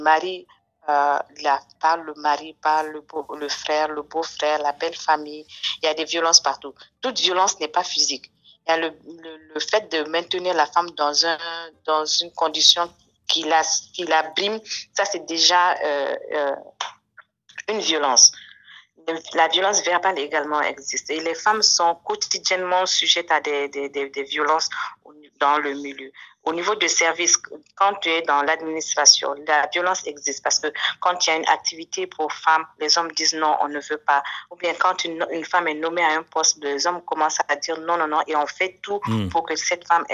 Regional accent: Kayes, Mali; un plat qui vient de chez moi. Je suis de Kaï

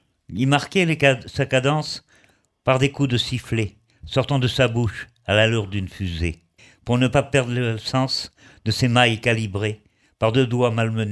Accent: Nouvelle-Aquitaine, France; Je suis de la Charente-Maritime.

